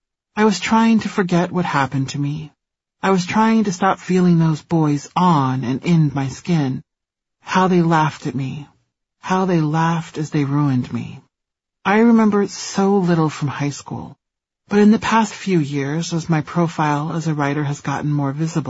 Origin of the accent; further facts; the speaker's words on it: Nebraska, United States; As I was a black student from a reasonably well-off family, and I was from Nebraska, of all places, the white students didn't quite know what to do with me.